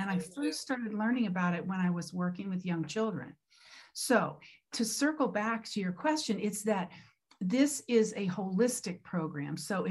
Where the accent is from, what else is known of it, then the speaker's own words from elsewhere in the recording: Boulder, Colorado, United States; What brought me out here a few years ago was returning to my hometown, because I grew up mostly in Boulder, and then I had lived away for all of my adult life